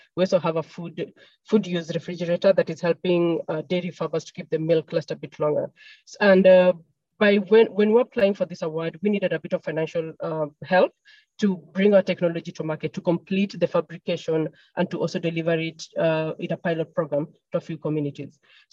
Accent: Kenya; I am from Kenya.

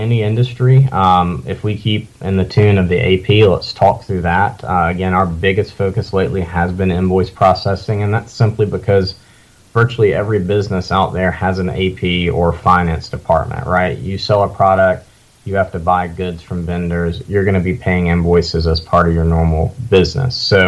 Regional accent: United States; born there; But since I was originally from Lawrence County, they decided that being born out of county, I did not count as the first child born in 1989 in Greenwood.

